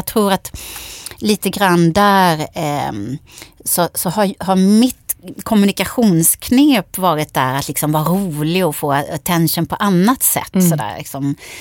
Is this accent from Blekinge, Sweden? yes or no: yes; Karlskrona, Blekinge, Sweden; När jag var liten i Karlskrona och mamma och pappa hade bestämt att vi skulle gå